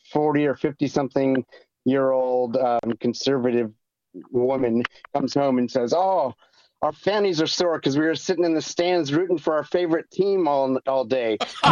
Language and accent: English; Spokane, Washington, United States; I come from Washington State, Spokane, and then my family all lives in Seattle.